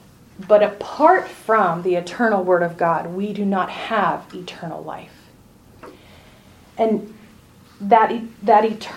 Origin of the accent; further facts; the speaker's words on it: Washington, United States; I grew up in Washington State in the foothills of the Cascade Mountains, right?